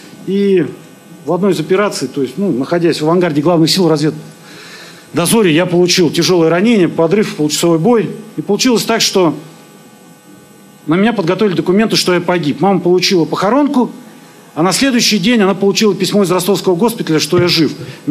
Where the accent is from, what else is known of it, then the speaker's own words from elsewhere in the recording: Krasnokamensk, Zabaykalsky Krai, Russia; also born or lived in Zima / Tovarkovo; в детстве я жил в Краснокаменске, есть такой город монгольско-китайской границы. Потом сознательную жизнь прожил в Калужской области, поселок Товарково.